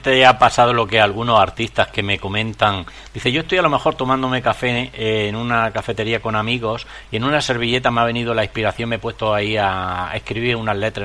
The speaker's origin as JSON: {"language": "Spanish", "town": "Granada", "region": "Andalusia", "country": "Spain", "said": "¿Qué tendrá mi tierra? Perdona, que yo soy granadino."}